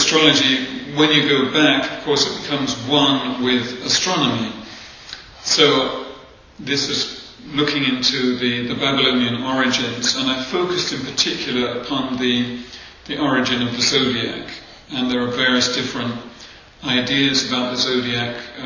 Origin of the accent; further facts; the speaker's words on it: Reading, South East England, United Kingdom; I was born in England, in Reading, England, in 1947, and grew up just outside of Reading